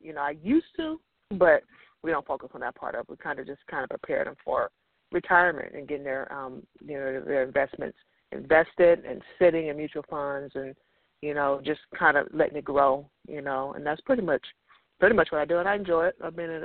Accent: California, United States; born there; I was born in Northern California. I moved out here to go to college.

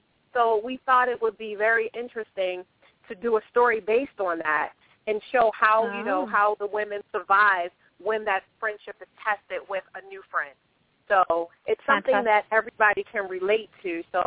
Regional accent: Nottingham, Maryland, United States; I'm actually originally from Nottingham, Maryland, and I started my career as an actress in New York City.

